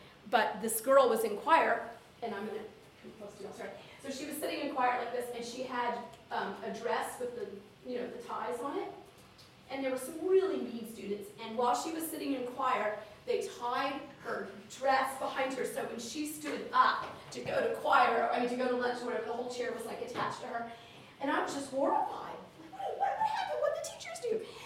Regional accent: the South, United States; and they never said yes ma'am to me, and I'm from the South. I know somebody said that's a Southern thing

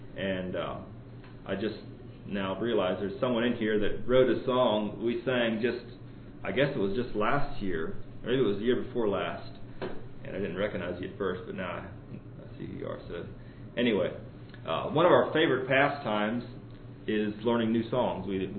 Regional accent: Tennessee, United States; I grew up in Tennessee, where I was fortunate to attend only one school from kindergarten all the way through high school.

